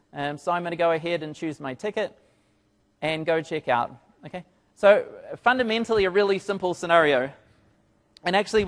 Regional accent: New Zealand; So I'm from New Zealand. Hopefully you can catch up with the accent. So rugby's a big deal in New Zealand.

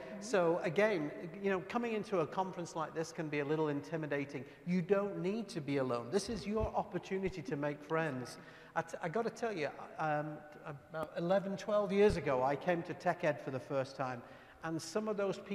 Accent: Scotland, United Kingdom; Well, I'm from Scotland, so we love to party, right?

